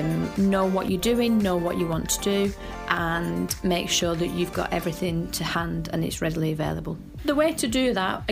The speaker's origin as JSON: {"language": "English", "town": "Wigan", "region": "North West England", "country": "United Kingdom", "said": "and I am from Wigan."}